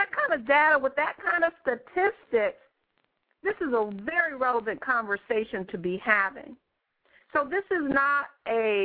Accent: Detroit, Michigan, United States; moved away as an adult; also born or lived in Hawaii; You know, I come from Detroit, and I have two wonderful parents. And when I was 18, my parents moved to Hawaii, and I moved shortly after I moved with them.

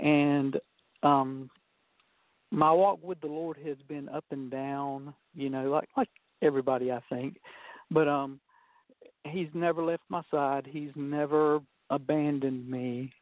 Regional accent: Georgia, United States; Okay. Well, I'm from Georgia, and that's where I'm living now. Grew up in Jeff Davis County, Georgia, which is named after the president of the Confederacy. So I tell people you can't get much more southern than that.

